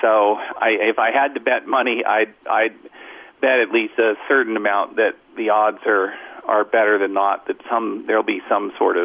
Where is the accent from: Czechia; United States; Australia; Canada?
United States; to I think, as an American, to U.S. Shame